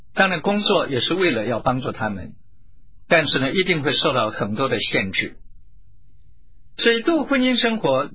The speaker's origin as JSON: {"language": "Chinese", "country": "China", "said": "因为我们中国人说人不为己天诛地灭"}